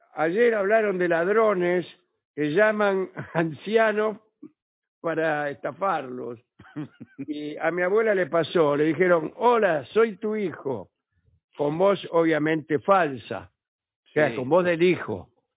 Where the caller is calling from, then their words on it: Salto, Uruguay; de Salto, Uruguay.